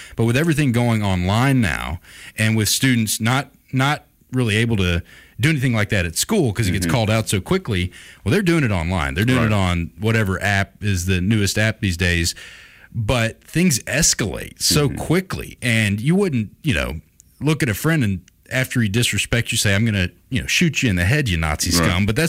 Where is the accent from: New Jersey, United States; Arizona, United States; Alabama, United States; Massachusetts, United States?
Alabama, United States; Grove Hill; growing up in Grove Hill, Alabama, with very little cell signal at my house.